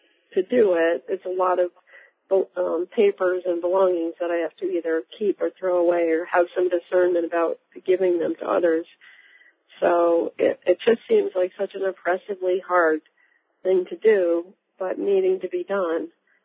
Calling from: Massachusetts, United States; I'm calling from Massachusetts.

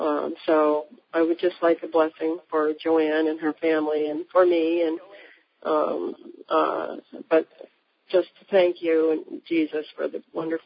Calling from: Massachusetts, United States; I'm calling from Massachusetts.

